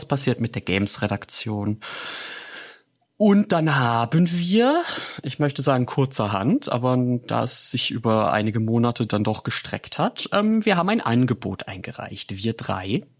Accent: Baden-Württemberg, Germany; Ich komme aus Baden-Württemberg, ich kann das.

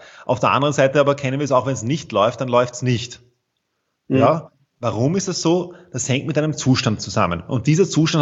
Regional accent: Vienna, Austria; ich bin aus Wien, so wie du.

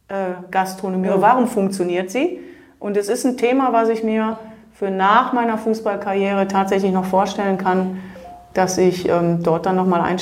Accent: Germany; ich bin Deutsche

